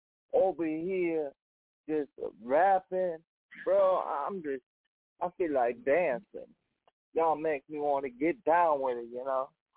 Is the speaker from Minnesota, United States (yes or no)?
yes; Forest Lake, Minnesota, United States; I'm from Forest Lake, Minnesota.